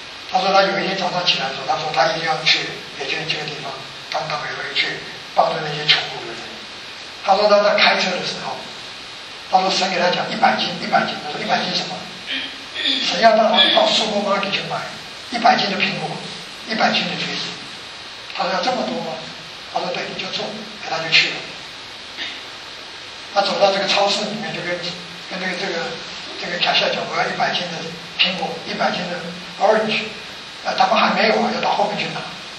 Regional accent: Taiwan; 我想我们在座如果说从台湾来的

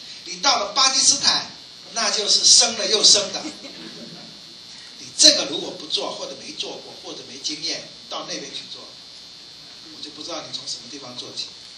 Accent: Quanzhou, Fujian, China; 海上丝路是从我们家乡福建泉州开始的。

